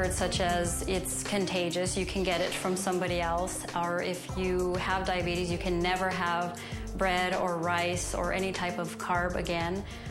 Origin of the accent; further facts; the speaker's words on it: Los Angeles, California, United States; I'm third generation born Mexican American, and I grew up in East Los Angeles. My parents are here, we're all Mexican Americans.